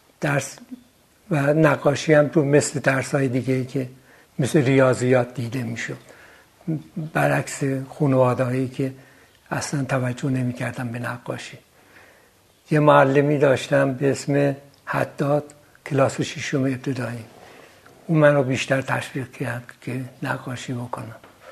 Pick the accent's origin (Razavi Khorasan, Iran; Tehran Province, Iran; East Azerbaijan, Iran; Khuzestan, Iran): East Azerbaijan, Iran; Tabriz; من تو شهر تبریز به دنیا اومدم 1327 دیماه. دوران کودکیم تو تبریز گذشته تمام، دوره ابتدایی، دوره دبیرستان و سال اول هنرستان.